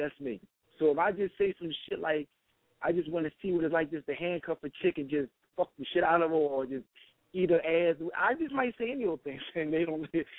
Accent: Philadelphia, Pennsylvania, United States; I'm from Philadelphia, North Philly all day.

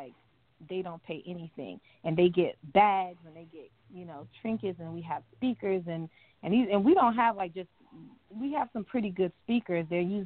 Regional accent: Fort Myers, Florida, United States; That's where I was born. That's where I was raised, like where I came into my own

